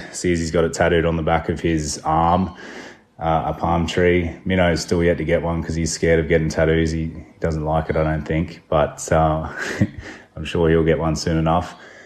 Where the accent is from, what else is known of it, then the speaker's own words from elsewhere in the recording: Queensland, Australia; growing up in North Queensland